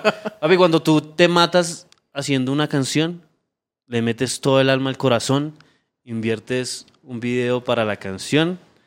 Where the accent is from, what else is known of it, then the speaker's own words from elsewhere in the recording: Colombia; Es la tarima que hay que pisar como rapero colombiano